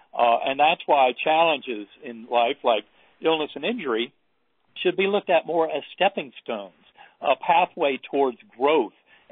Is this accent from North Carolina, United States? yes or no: yes; North Carolina, United States; born or raised there